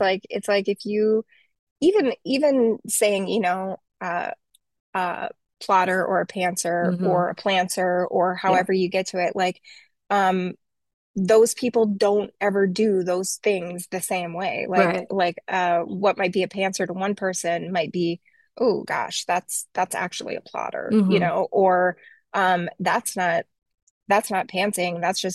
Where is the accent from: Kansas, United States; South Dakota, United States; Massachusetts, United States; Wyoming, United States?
South Dakota, United States; But I grew up in South Dakota, and the town there was, I think about 125,000 people.